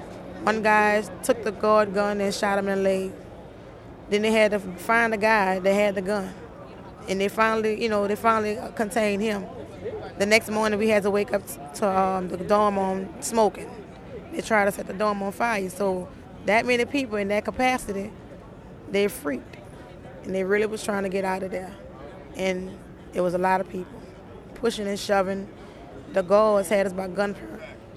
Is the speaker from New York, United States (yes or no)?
no; New Orleans, Louisiana, United States; New Orleans East, Louisiana.